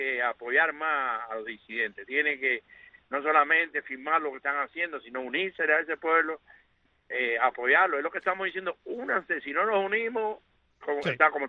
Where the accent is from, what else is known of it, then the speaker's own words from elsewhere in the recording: Cuba; Dios bendiga al colectivo de Radio Matías, a todo mi pueblo cubano.